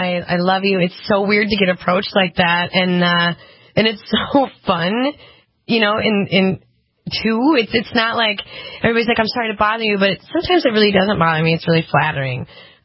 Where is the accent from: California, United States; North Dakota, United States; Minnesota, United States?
North Dakota, United States; It feels so good to be back in my home state, always my roots.